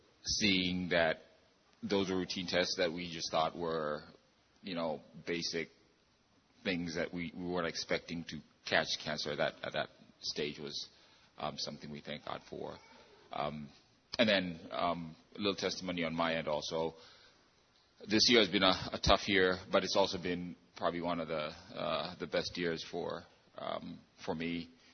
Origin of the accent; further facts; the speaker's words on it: Kenya; moved away as an adult; now in St. Louis, United States; I'm originally from Kenya. I came here when I was 19, went to college, stayed here, met my wife Teresa here in St. Louis